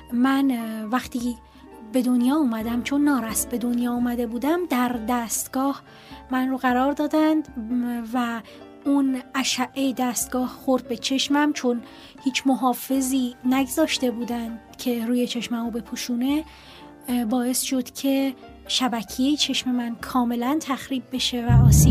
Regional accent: Rasht, Gilan, Iran; born there; زاده 1377 رشت. خودم آذری هستم اصالتاً

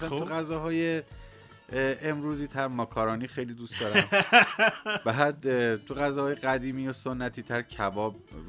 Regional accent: Khansar, Isfahan, Iran; من در یکی از بیمارستانای خونسار به دنیا اومدم. خونسار با گلپایگان خیلی فاصله ای نداره. ولی شناسنامه من صادر از تهران.

